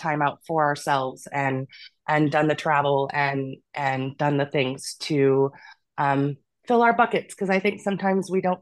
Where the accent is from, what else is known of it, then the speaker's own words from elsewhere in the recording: Michigan, United States; moved away as an adult; now in California, United States; And I'm originally from Michigan, so I've actually only lived in California for 8 years